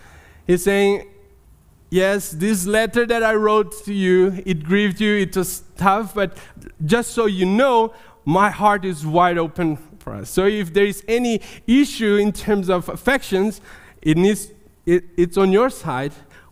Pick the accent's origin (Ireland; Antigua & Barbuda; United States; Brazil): Brazil; English is a second language; I am originally from Brazil. That's where the thick accent comes from. And we are emotional people.